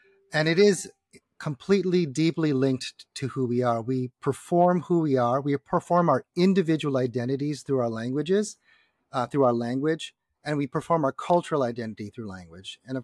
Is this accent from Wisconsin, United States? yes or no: yes; Madison, Wisconsin, United States; Yes, I am. Born and raised. I'm a Wisconsin boy. I'm from Madison, Wisconsin.